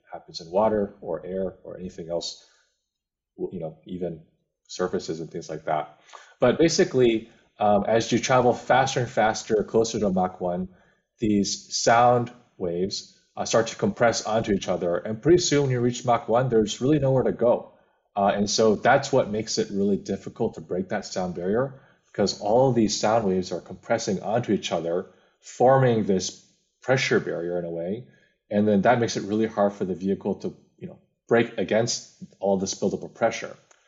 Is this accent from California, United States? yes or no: yes; California, United States; I grew up in the Bay Area, California, had relatives overseas